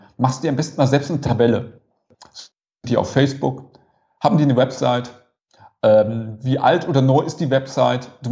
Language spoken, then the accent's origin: German; North Rhine-Westphalia, Germany; Ich komme aus Ostwestfalen